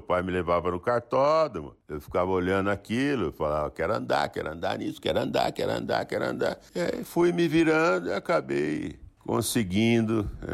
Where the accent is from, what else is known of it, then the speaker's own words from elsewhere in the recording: Santa Cruz do Sul, Rio Grande do Sul, Brazil; also born or lived in Patos de Minas; Só que eu nasci em Patos de Minas e com 2 anos de idade meu pai foi transferido para Santa Cruz do Sul. Aí eu, menininho, neném, né? Fui morar lá em Santa Cruz do Sul.